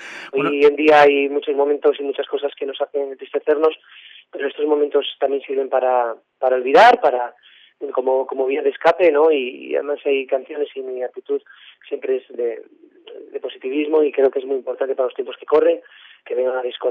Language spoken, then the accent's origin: Spanish; Cantabria, Spain; born there; now in Madrid, Spain; soy cántabro de nacimiento, pero llevo muchos años viviendo en Madrid